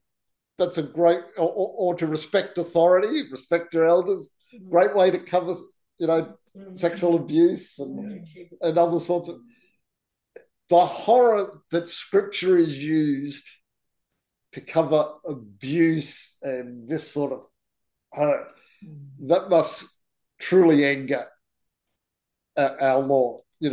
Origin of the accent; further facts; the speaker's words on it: Queensland, Australia; When I was a kid growing up in Queensland, you know, back in the 60s and 70s